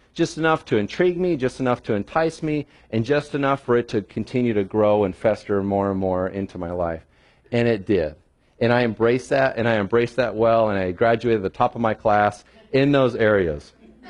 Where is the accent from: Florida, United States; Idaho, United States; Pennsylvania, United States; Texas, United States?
Idaho, United States; So I was born and raised in North Idaho, and a middle-class family.